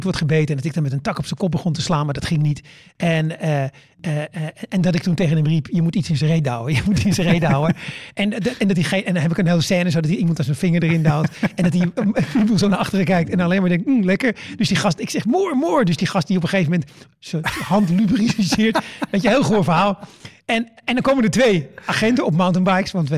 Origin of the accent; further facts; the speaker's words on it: Netherlands; Weet je, ik kom uit Nederland.